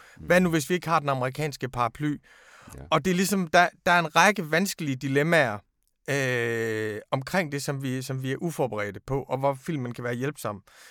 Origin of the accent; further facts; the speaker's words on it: Jutland, Denmark; omkring 50, begge to ledere for medieorganisationer, født og opvokset i Jylland.